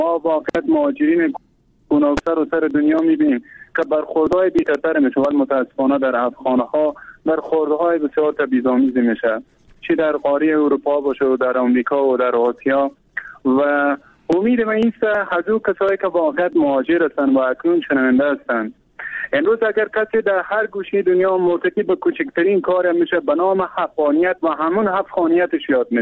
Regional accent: Afghanistan

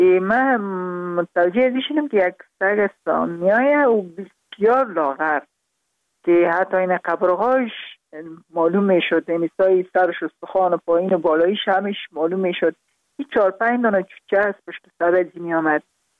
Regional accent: Kabul, Afghanistan; born there; also born or lived in Parwan; در خود شهر کابل به دنیا آمدیم، من از پروان هستم.

